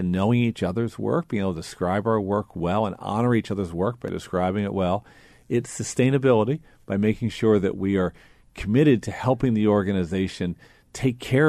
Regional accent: Baltimore, Maryland, United States; I grew up in Baltimore City, and I was born in 1961.

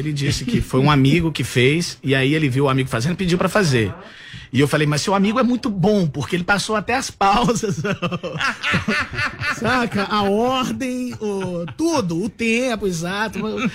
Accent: Belo Horizonte, Minas Gerais, Brazil; accent: mineiro; Sou mineiro de BH. Tem sotaque avacalhado, ninguém sabe dizer exatamente de onde é, mas é mineiro.

